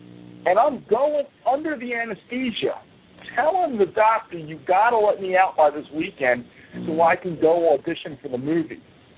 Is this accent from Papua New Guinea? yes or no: no; Philadelphia, Pennsylvania, United States; I'm Italian. I'm from Philadelphia. I box.